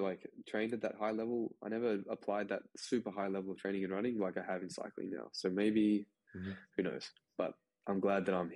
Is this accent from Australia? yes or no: yes; Australia; But also, like, as an Australian, we have our nationals course.